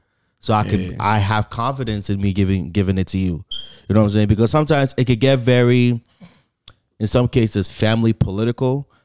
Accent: United States; because I'm from the States and I come down there

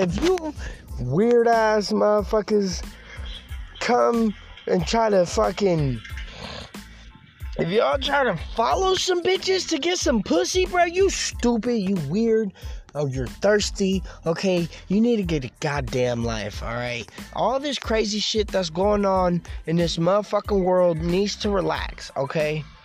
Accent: Oakland, California, United States; I'm from East Oakland.

